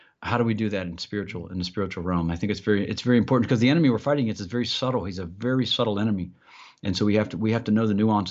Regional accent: Columbus, Ohio, United States; I'm just an Ohio guy at heart. I grew up in Columbus, Ohio.

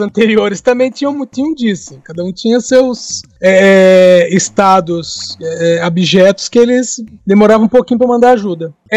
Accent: São Gonçalo do Sapucaí, Minas Gerais, Brazil; born there; São Gonçalo do Sapucaí.

